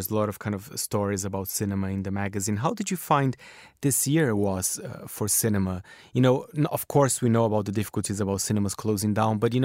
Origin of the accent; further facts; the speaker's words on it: Brazil; because I'm from Brazil.